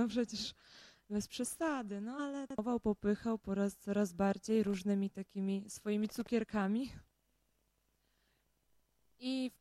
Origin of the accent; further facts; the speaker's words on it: Biała Podlaska, Lublin Voivodeship, Poland; bo ja tam pochodzę ze wschodu, okolice Białej Podlaski